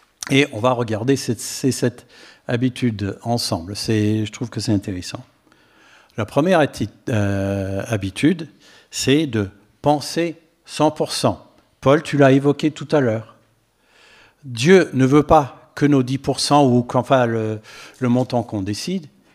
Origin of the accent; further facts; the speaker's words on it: United States; French is a second language; now in France; Comme vous le savez, je suis américain, mais installé en France depuis de longues années.